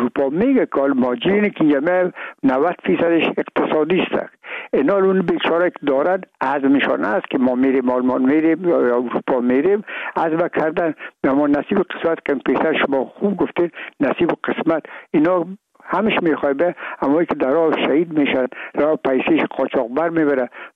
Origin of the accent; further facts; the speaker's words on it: Afghanistan; ما افغان هستیم